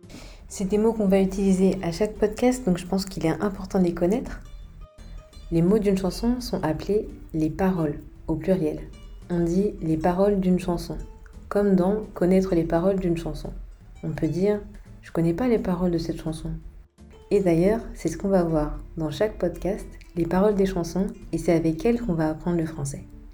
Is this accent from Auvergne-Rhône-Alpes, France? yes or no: no; Paris, Île-de-France, France; je suis française. Je suis née et j'ai grandi à Paris et en région parisienne